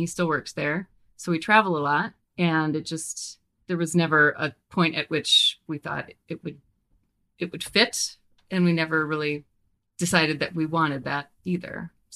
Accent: Minnesota, United States; moved away as an adult; And yep, I'm originally from Minnesota, came to college here and never left.

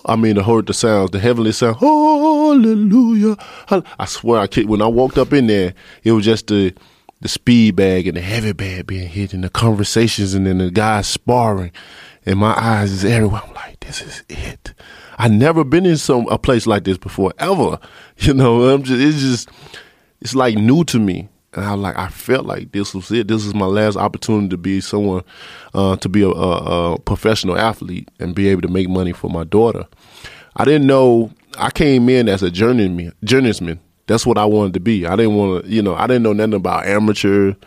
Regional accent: Alabama, United States; I said, I'm from Alabama.

